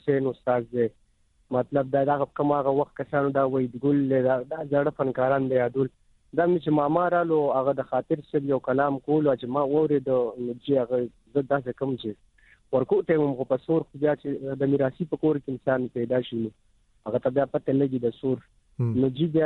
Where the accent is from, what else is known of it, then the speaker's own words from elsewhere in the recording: Peshawar, Khyber Pakhtunkhwa, Pakistan; زه خو خپل د پیښور اوسیدونکو وم د رنګ روډ اټا محمد ګړې دیر کول نه دا زما علاقه ده زما بچپن شوی دی